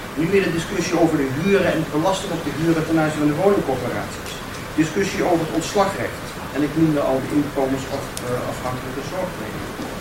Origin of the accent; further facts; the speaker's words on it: Maastricht, Limburg, Netherlands; De herziening, ik kom uit Maastricht, dus het zal u niet verbazen. En ik woon er in de binnenstad